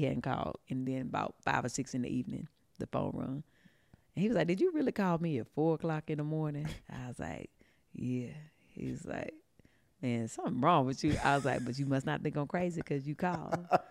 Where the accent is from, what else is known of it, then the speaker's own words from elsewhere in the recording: Stoneville, United States; You know, I grew up in the country. I'm from a small town. I say Eden, but I grew up in Stoneville outside of the city line, right?